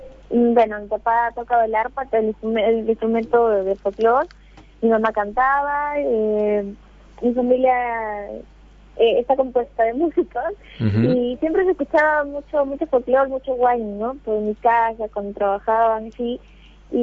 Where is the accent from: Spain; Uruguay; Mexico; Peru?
Peru; Lima